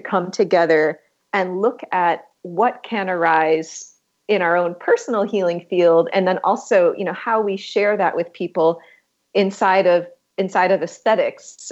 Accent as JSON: {"language": "English", "country": "United States", "said": "I'm American."}